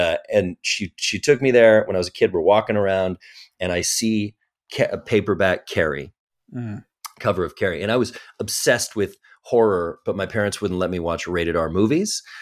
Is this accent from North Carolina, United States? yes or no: no; Las Vegas, Nevada, United States; I was visiting my aunt in California. I grew up in Las Vegas.